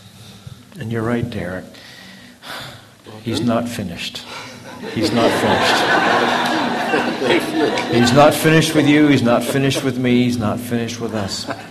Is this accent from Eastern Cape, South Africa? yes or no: no; Cape Town, Western Cape, South Africa; born there; I was born in Cape Town, South Africa.